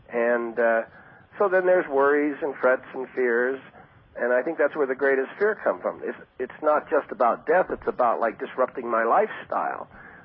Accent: Germany; I mean, I'm from Germany.

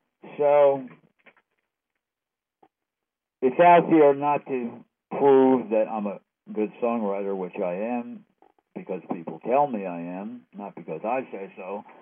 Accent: New York, United States; I'm from the New York area.

